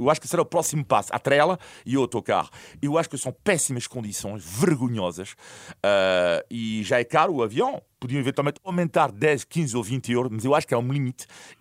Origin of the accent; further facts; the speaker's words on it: France; Portuguese is a second language; sou de origem italiana, e quando estou em França, e sou também, nasci em França, fui educado em França, de origem italiana, mas nasci em França, educado em França